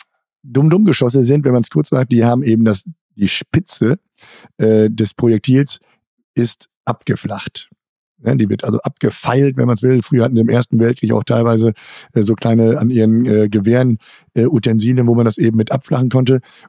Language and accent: German; Rheine, North Rhine-Westphalia, Germany; als ich klein war, so war es bei uns in Rheine